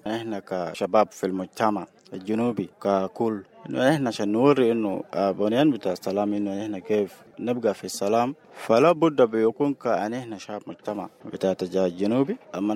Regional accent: South Sudan; نعم أنا إنسان جنوبي ومن دولة جنوب السودان

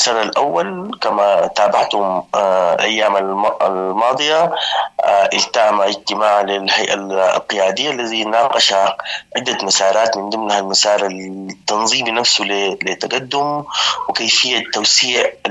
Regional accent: Sudan; لا سبيل لنا كلنا كسودانيين غير التفاوض والحوار من أجل إيقاف هذه الحرب.

